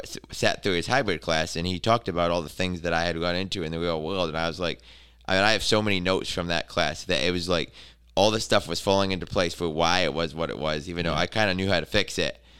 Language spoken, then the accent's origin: English; Michigan, United States; But, you know, we're all from Michigan, and we all have similar values as shop owners